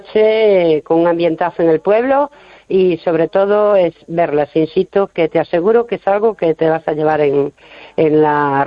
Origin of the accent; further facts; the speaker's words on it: Ponteareas, Galicia, Spain; que no soy de Ponte Areas, soy de una aldea que pertenece a Ponte Areas, pero bueno, del Ayuntamiento de Ponte Areas, pero me siento orgullosa